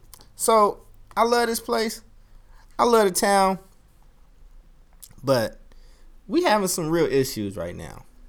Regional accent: Oakland, California, United States; Like, I grew up in North Oakland. Not North. North. With the F.

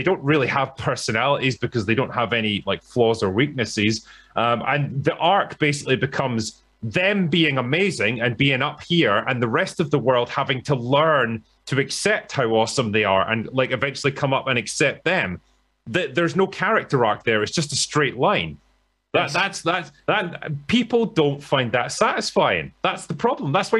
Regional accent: United Kingdom; as a Brit

